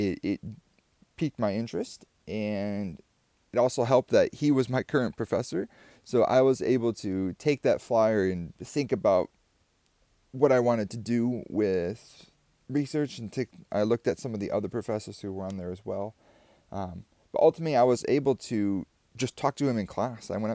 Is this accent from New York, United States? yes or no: no; Grandville, Michigan, United States; I come from Grandville, Michigan